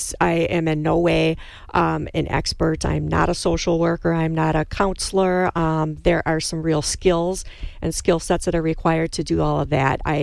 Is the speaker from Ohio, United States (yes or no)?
no; Milwaukee, Wisconsin, United States; Well, actually, I'm not from the area. I grew up and was born and raised in Milwaukee.